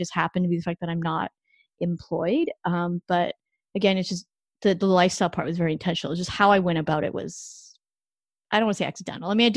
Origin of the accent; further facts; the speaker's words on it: Canada; And so because I'm not an American citizen, so I'm actually Canadian.